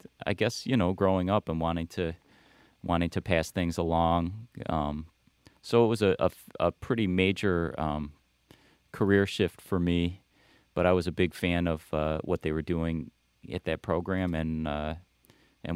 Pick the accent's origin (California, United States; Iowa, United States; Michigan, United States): Michigan, United States; Ann Arbor; and I grew up in Ann Arbor, and the scene there was a satellite of Detroit, and there were some great musicians there too.